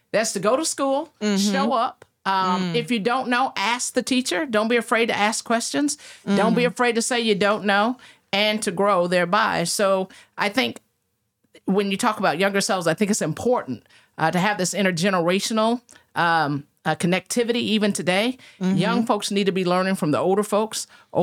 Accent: Tulsa, Oklahoma, United States; But growing up in Oklahoma, particularly Tulsa and in this community, again, I can tell you, I remember running down the streets of Greenwood.

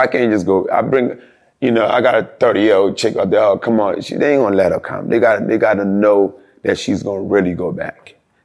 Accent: Philadelphia, Pennsylvania, United States; And I grew up in Southwest Philly, the hood of Philly.

